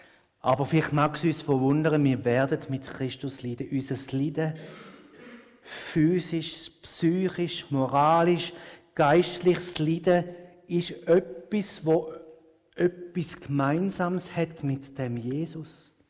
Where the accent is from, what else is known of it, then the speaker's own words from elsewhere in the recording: Switzerland; Ich glaube, als Schweizer finden wir sehr häufig etwas zum Klagen.